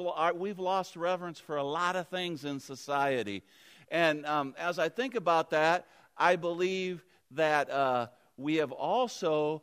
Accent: St. Joe, Indiana, United States; Yes, we're from St. Joe, Indiana, which is a little bit east, southeast of Auburn. So Auburn is the town that we're closer to.

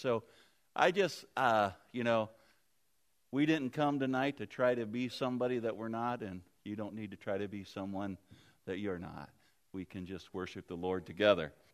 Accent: St. Joe, Indiana, United States; Yes, we're from St. Joe, Indiana, which is a little bit east, southeast of Auburn. So Auburn is the town that we're closer to.

